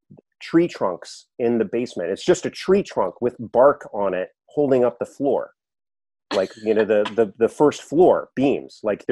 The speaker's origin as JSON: {"language": "English", "town": "San Francisco", "region": "California", "country": "United States", "tie": "born or raised there", "lives_now": "Pittsfield, United States", "said": "Well, I moved to Berkshire County from San Francisco. I was California born and raised, and I moved out here in 2001"}